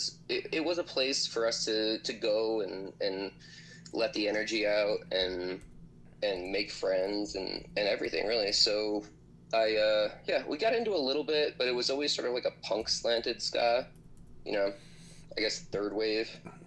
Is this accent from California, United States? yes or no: no; Syracuse, New York, United States; I grew up in Syracuse, New York, and we had a ska scene.